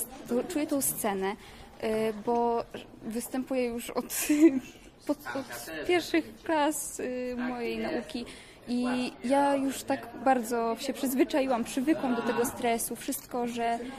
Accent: Przemyśl, Subcarpathian Voivodeship, Poland; No i graliśmy na zamku u nas w Przemyślu.

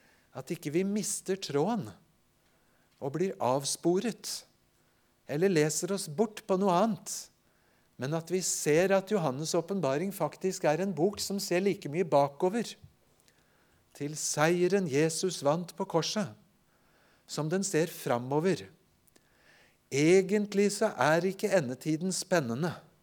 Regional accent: Japan; now in Norway; Ellers ble jeg født i Japan som misjonærbarn og har mye av oppveksten min

